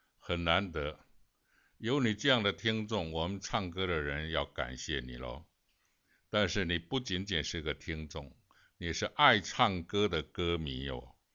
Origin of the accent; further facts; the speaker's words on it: Fujian, China; accent: Minnan; now in Beijing, China; 像我是福建人，我至今说话在北京待了50年了，我说话还有闽南口音呢，我是闽南人。